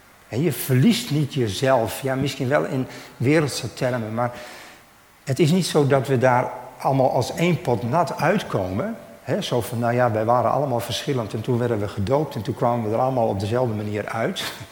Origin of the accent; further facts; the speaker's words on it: Drachten, Friesland, Netherlands; Ik ben opgegroeid in Drachten, in de Wieken.